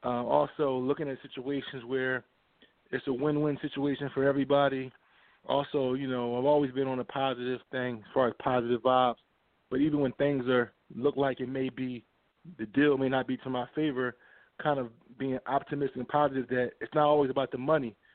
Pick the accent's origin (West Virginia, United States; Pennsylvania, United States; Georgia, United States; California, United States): Pennsylvania, United States; Philadelphia; So, you know, I'm from North Philadelphia. I live out on the land. I've been living here for 16 years.